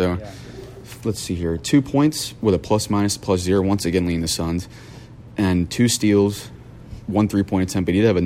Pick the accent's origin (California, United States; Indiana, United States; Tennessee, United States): Indiana, United States; as you guys know, I'm from Indiana, and I grew up watching guys like Lance and Paul George